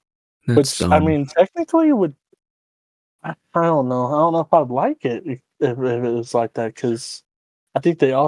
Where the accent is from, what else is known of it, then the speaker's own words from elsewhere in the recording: Ireland; I can't say anything because I'm not Italian. I'm Irish.